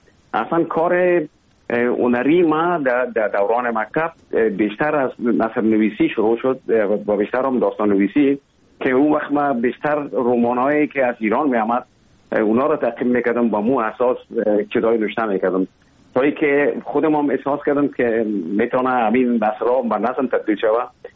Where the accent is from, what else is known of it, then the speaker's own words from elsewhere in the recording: Kabul, Afghanistan; born there; اصلا زادگاه من کابل است، ولی همونطور که گفتم زیاد ما در ولایت هم بودیم